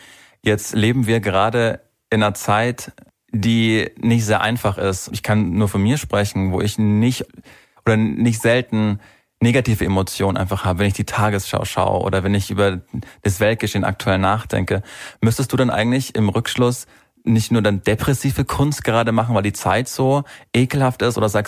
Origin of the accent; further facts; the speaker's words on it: Munich, Bavaria, Germany; Ich komme aus München nämlich